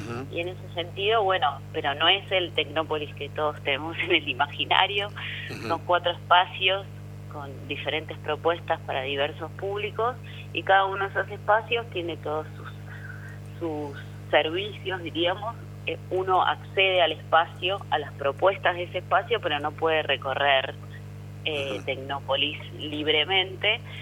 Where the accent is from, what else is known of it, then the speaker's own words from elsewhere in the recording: Argentina; poder ver todo lo que somos capaces de hacer como argentinos y argentinas